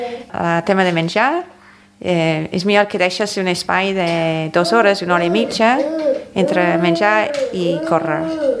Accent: England, United Kingdom; En el meu poble, en Anglaterra, són més del doble

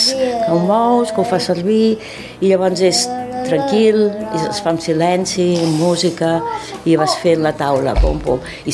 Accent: Barcelona, Catalonia, Spain; que som de Barcelona, jo vivia a Barcelona

